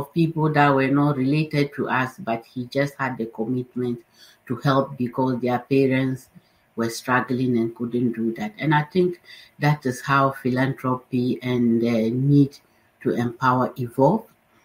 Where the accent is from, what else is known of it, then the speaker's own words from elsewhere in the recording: northern Ghana, Ghana; I come from Ghana.